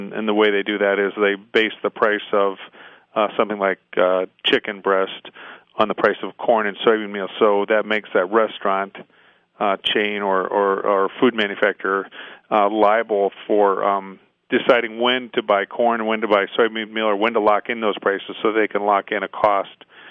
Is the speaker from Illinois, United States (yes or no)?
yes; Freeport, Illinois, United States; actually I was originally from Freeport, Illinois, so I have some connection there with your listeners at some degree.